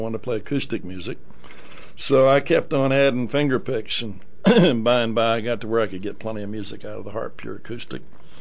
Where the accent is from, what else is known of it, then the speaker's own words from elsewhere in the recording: New Bohemia, Virginia, United States; also born or lived in Yorktown; I was born in Yorktown, where Cornwallis surrendered to end the Revolutionary War, set us free from Mother England. And then I was raised in a little town called New Bohemia, outside of Petersburg